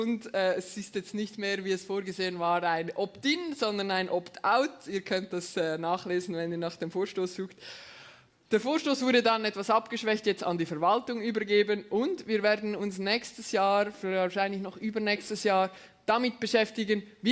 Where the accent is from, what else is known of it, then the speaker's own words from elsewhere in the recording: Lucerne, Switzerland; Wir gehen in meinen Heimatort oder meinen Wohnort nach Luzern